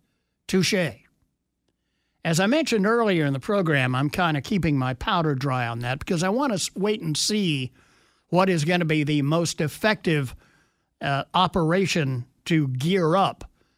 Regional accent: Washington area, United States; they were my first team to root for because I grew up in the Washington suburbs.

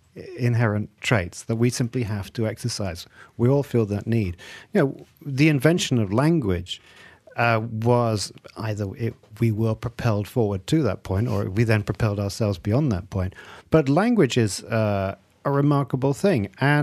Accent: Malaysia; And I say, actually, I'm Malaysian.

